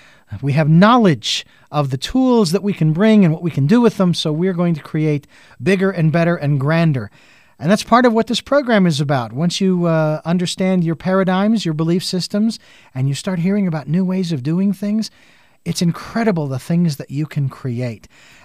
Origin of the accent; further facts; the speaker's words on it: Phoenix, Arizona, United States; but then again, I'm from Phoenix, where we had hundreds, and so I'll take 60s and 50s any day of the week.